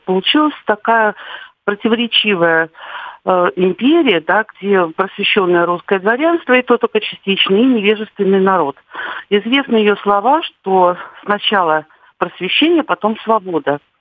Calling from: Saint Petersburg, Russia; Добрый день, я из Санкт-Петербурга

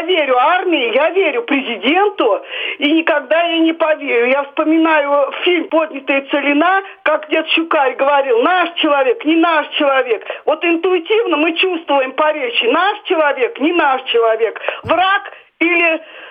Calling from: Moscow, Russia; Я из Москвы.

